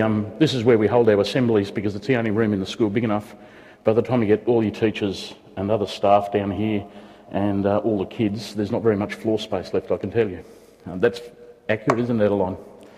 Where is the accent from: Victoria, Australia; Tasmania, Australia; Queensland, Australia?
Victoria, Australia; Yackandandah; I've been travelled to Yackandandah, which is my hometown, to speak at a memorial Thanksgiving service up there a few weeks ago.